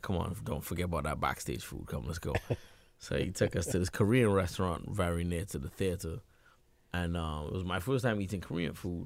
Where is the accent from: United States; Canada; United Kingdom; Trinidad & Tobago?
Trinidad & Tobago; Yeah, I grew up in Trinidad playing all kinds of music, right?